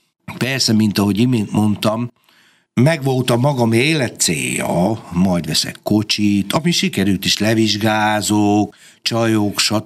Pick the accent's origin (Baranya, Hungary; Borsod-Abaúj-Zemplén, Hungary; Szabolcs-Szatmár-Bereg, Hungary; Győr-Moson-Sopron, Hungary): Szabolcs-Szatmár-Bereg, Hungary; Fehérgyarmat; born there; Fehérgyarmaton születtem